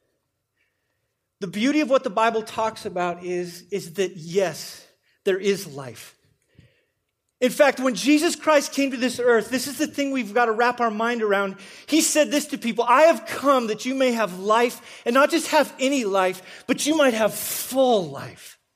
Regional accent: Wyoming, United States; but I grew up in Wyoming. It's this one state that most of you don't know about that's east of here

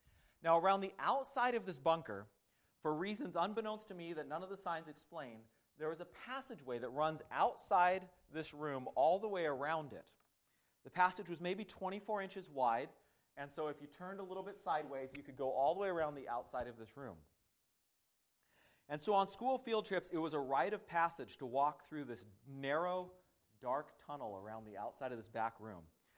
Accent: Whidbey Island, Washington, United States; Growing up on Whidbey Island, every year it was an annual tradition that our school would go on a field trip to Fort Casey.

